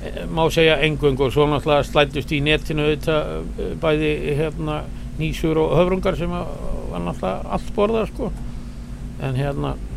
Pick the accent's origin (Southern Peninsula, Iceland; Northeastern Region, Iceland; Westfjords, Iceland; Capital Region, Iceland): Northeastern Region, Iceland; Hrísey; Ég fættur uppalinn í Hrísey og Eyjafirði